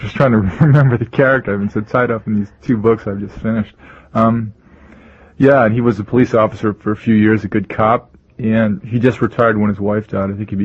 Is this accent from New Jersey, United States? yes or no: yes; Princeton, New Jersey, United States; moved away as an adult; I grew up outside of Princeton, New Jersey. Mm-hmm. Little country, little farm out there, and left there about 11 years ago, and went right to London.